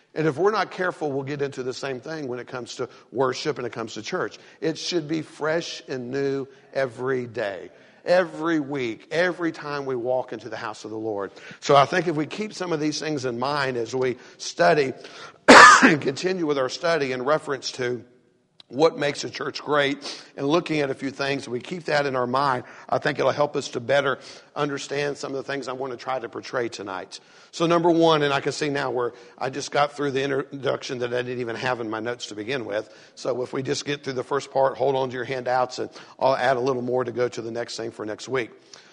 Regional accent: the South, United States; I am from the South. Our cultures are different.

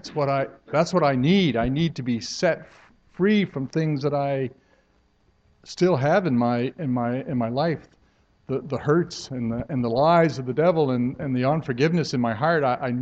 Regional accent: Miramichi, New Brunswick, Canada; I'm from Miramichi.

